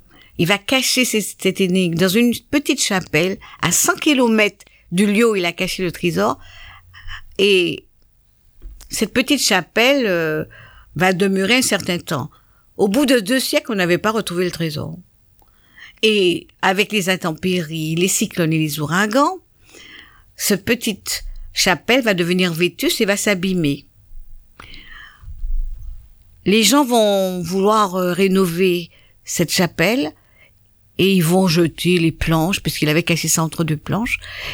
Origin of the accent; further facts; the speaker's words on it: Martinique; Alors, il est très connu chez nous en Martinique